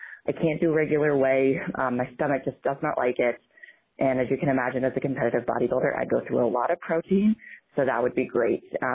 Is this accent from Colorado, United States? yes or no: yes; Colorado, United States; I'm from Colorado.